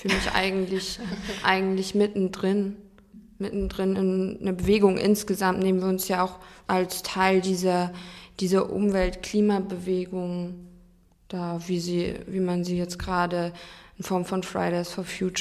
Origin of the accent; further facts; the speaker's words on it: Lower Saxony, Germany; born there; Ich komme gebürtig aus Niedersachsen.